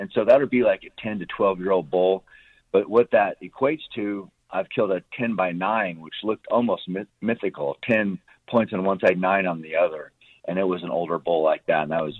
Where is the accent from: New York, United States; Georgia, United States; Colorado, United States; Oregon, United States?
Oregon, United States; I'm from Oregon, Western Oregon. And that's where I grew up.